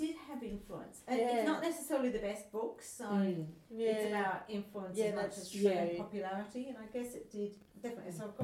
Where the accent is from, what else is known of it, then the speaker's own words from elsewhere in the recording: Australia; It was totally outside relevance to me growing up in Australia, my world.